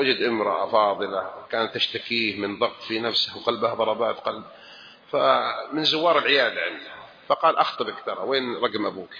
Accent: Saudi Arabia; احنا سعودية كل واحد راتبه خلاص

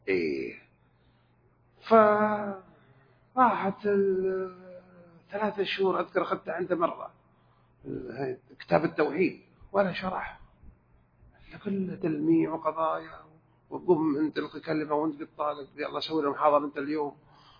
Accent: Jeddah, Makkah Province, Saudi Arabia; عندنا في جدة

